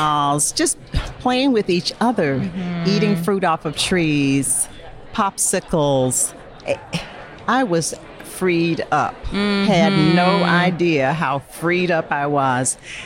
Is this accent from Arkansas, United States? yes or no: yes; Pine Bluff, Arkansas, United States; I was definitely a little girl, somewhere between 5 and 10, growing up in Pine Bluff, Arkansas, in a black middle class neighborhood, black everybody, but it was a beautiful black bubble.